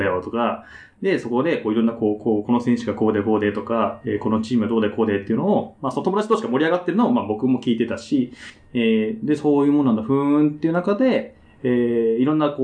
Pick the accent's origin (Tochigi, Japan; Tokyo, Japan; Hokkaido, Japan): Tokyo, Japan; まあ僕、東京の人間なんで、